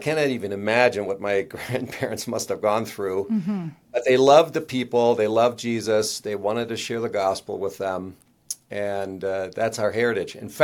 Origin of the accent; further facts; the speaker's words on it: Germany; In fact, I grew up in Germany during those years.